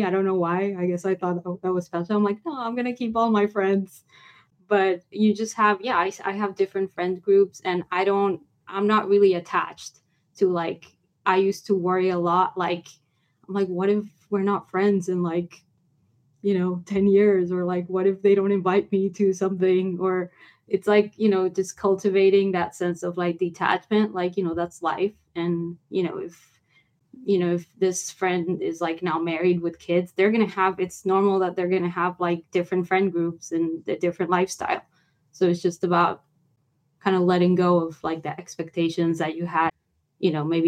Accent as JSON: {"language": "English", "town": "Hollywood", "region": "California", "country": "United States", "tie": "born or raised there", "said": "I never saw this growing up in Hollywood, like this very like specific multicultural experience."}